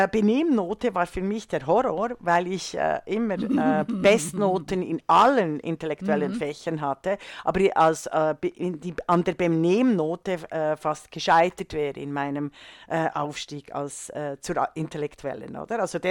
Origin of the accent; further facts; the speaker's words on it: Switzerland; Es ist das Cotti. Ja, es ich als Schweizerin sage das Cotti.